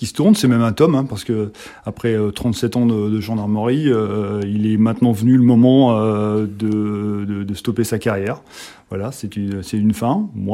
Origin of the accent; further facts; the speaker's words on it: Caen, Normandy, France; j'ai eu cette chance de revenir dans mon département puisque je suis originaire du secteur de Caen.